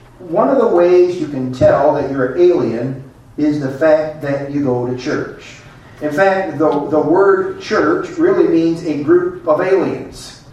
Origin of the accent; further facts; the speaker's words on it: Rochelle, Illinois, United States; if I tell people I'm from the Rochelle area around here, they say, well, that's cool.